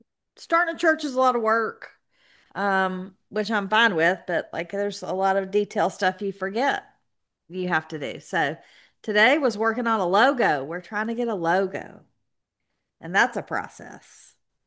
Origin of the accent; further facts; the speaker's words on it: Georgia, United States; But I get it that we are from South Georgia and we think hot is 105.